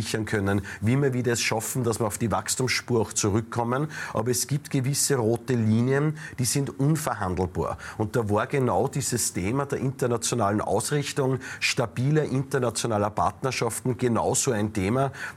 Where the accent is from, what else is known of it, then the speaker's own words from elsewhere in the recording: Upper Austria, Austria; Bei uns in Oberösterreich gibt es ein Sprichwort